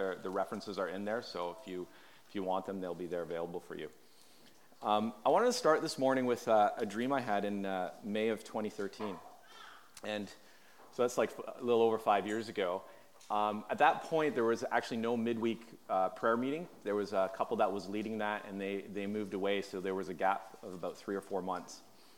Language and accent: English; Montreal, Quebec, Canada; now in Vancouver, Canada; born in Vancouver. Mostly grew up in Montreal. My mom and I, we went to Montreal, but I'd always come back here and visit my dad.